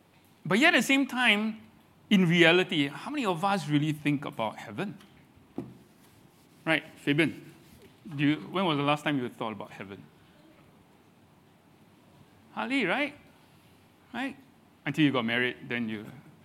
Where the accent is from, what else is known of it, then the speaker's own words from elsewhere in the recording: Singapore; no matter where you go, you always think, I'm a Singaporean.